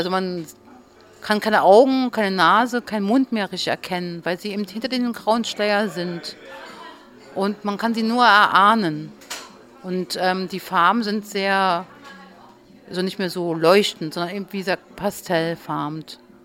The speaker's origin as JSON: {"language": "German", "region": "Berlin", "country": "Germany", "said": "ich komme auch aus Berlin. Und ja, ich habe mal in Neukölln gewohnt, jetzt wohne ich in Charlottenburg."}